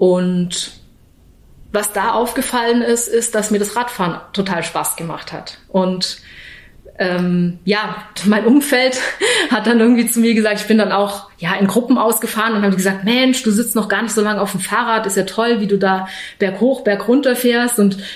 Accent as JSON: {"language": "German", "country": "Germany", "tie": "born or raised there", "said": "Ich bin am Bodensee groß geworden."}